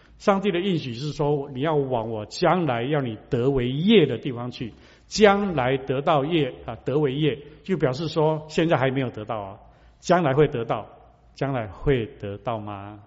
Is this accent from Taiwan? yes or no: yes; Taiwan; born there; 那我自己是从台湾出生背景的